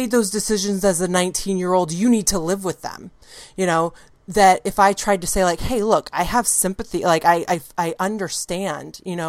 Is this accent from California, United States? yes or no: no; Washington, United States; And then I grew up in the Pacific Northwest.